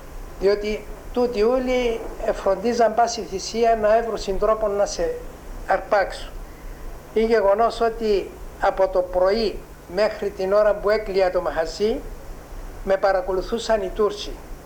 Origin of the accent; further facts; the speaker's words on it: Larnaca, Larnaca District, Cyprus; born there; Γεννήθηκα στη Λάρνακα.